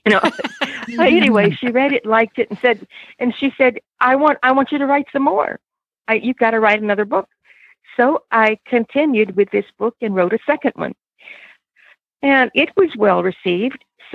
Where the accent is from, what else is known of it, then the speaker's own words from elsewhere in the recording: South Carolina, United States; I started with, I grew up in the South, in the South Carolina. It's my heritage.